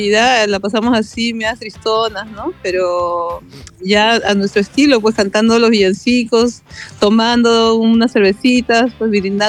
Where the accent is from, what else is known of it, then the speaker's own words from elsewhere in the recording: Ica, Peru; now in Japan; primera nevada de mi vida también, porque bueno, yo vengo del sur del Perú, de Ica.